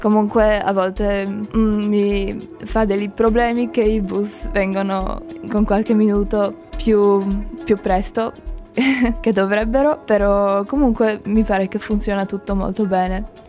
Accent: Slovakia; Italian is a second language; now in Germany; Di Slovacchia, comunque sto studiando in Germania.

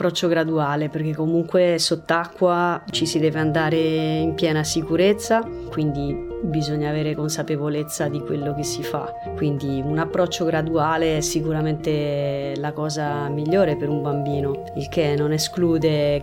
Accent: Rome, Lazio, Italy; io sono di Roma

